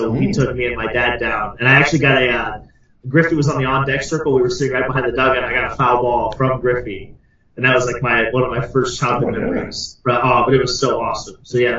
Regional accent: Dayton, Ohio, United States; And I was, growing up in Dayton, obviously.

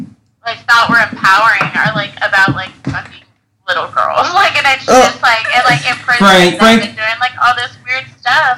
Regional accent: Lancaster, California, United States; From this place called Lancaster.

